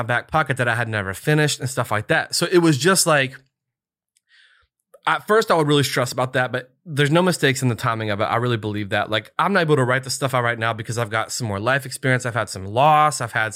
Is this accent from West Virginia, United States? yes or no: yes; West Virginia, United States; I got to play at WVU, like my favorite team in my home state